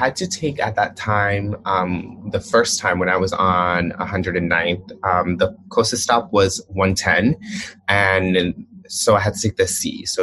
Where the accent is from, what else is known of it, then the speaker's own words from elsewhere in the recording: Paterson, New Jersey, United States; So my first path, well, I'm from Paterson, New Jersey, which is like 30 minutes outside of the city.